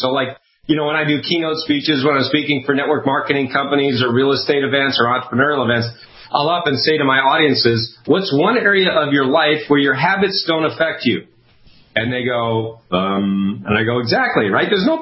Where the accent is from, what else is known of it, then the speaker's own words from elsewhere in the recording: Kennebunkport, Maine, United States; I grew up in New England. You mentioned, you know, Kenny Bunkport, Maine. That's where I grew up.